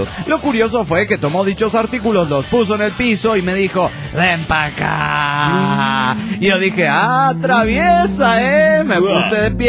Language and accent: Spanish; León, Guanajuato, Mexico; de León, Guanajuato, México.